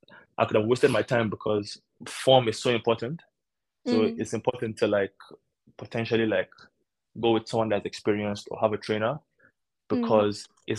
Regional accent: Abuja, Federal Capital Territory, Nigeria; as a guy growing up in Abuja and in Nigeria actually, like sports is a big thing.

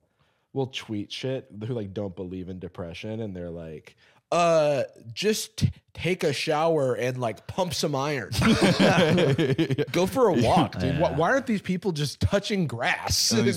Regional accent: Florida, United States; I'm from Florida, which is worse.

